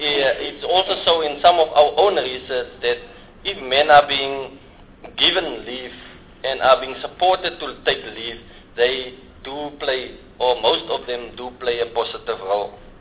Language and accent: English; South Africa; as a society, as a South African society, we still need to build some evidence in the test case to ensure that both parents get 50-50 leave